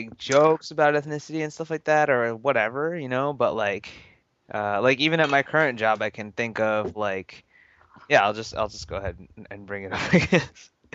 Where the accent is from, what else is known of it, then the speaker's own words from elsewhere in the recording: New Jersey, United States; And I feel like the same way for me growing up in Jersey, like I picked up a lot of the same sort of humor